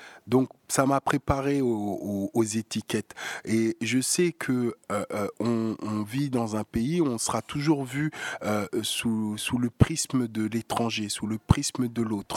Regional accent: Sarcelles, Île-de-France, France; J'ai grandi effectivement à Sarcelles

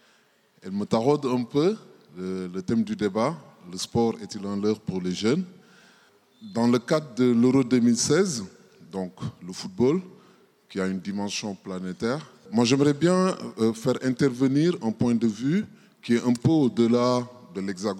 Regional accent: Senegal; Et par rapport à cela, moi, je viens du Sénégal.

